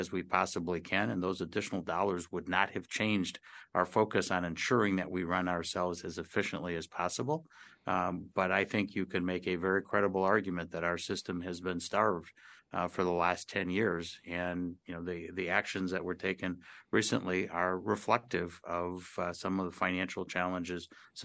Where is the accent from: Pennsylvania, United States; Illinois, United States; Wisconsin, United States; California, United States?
Wisconsin, United States; Wausau; I grew up outside of Wausau, and I appreciate it because I benefited from those extension services.